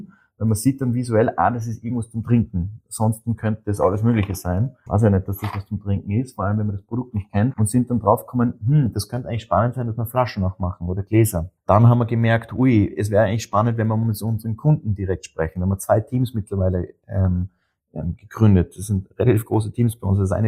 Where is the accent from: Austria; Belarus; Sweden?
Austria; Und als Österreicher war es naheliegend, dass wir uns den Skisport anschauen.